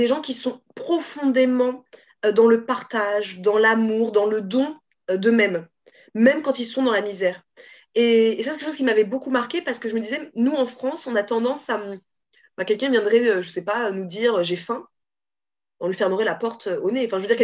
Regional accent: Cameroon; Et donc elle ira automatiquement, c'est sûr, certain, au Cameroun pour voir ce que c'est aussi là d'où on vient en fait.

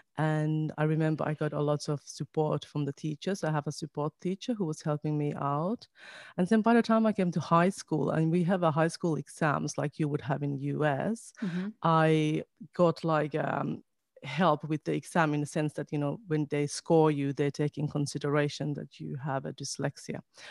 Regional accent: Finland; moved away as an adult; now in Australia; So I'm originally from Finland, although I'm recording this from the New South Wales South Coast in Australia.

